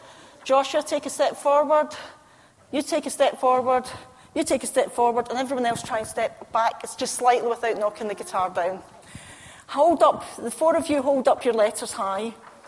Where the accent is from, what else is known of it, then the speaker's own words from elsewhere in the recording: Scotland, United Kingdom; Being Scottish, I struggle with English, never mind any other language.